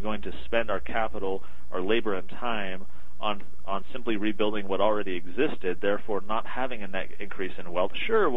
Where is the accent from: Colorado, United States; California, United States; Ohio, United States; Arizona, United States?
California, United States; San Diego; So I'm from San Diego, and there were, in 2007, some really ravishing fires, specifically in the area of San Diego that I live in, or grew up in, I should say.